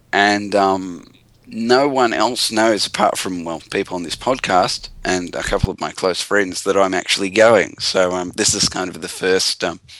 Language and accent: English; Australia; I'm from Australia, and what's the deal with international people?